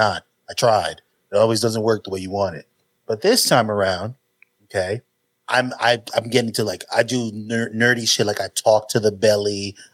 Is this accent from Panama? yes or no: yes; Panama; also born or lived in New Jersey, United States; So, I say I'm from Panama because I was born in Jersey, but I grew up. I spent a lot of my adolescent years in Panama.